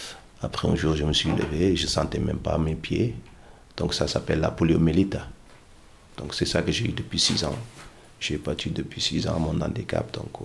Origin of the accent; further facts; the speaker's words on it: Senegal; quand j'étais petit au Sénégal, tout le monde va à l'école comme vous tous.